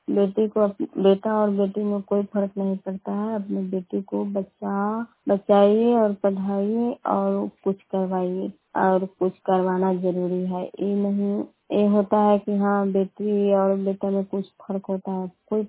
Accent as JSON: {"language": "Hindi", "country": "India", "said": "घर है नंदन केतु का। मैं मरकेर प्रखंड के रहने वाली हूँ"}